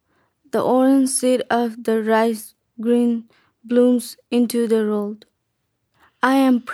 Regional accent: Nepal; As a daughter of Nepal, I always remember my hometown, belonging to refugee camp

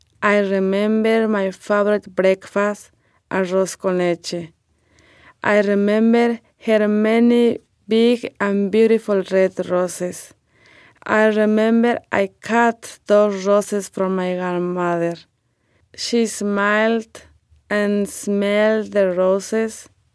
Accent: Mexico; English is a second language; I'm from Mexico.

